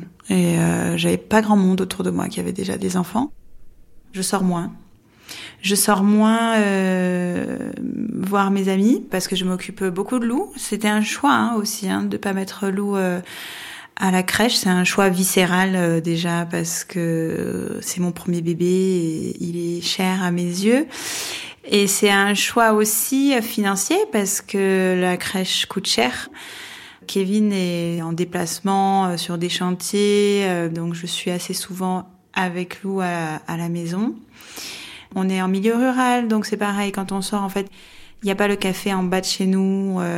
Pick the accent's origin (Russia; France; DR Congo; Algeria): France; Toulouse, Occitanie; Moi je viens de Toulouse, je suis une urbaine. Je suis arrivée en Aveyron en 2012 pour un stage d'architecture.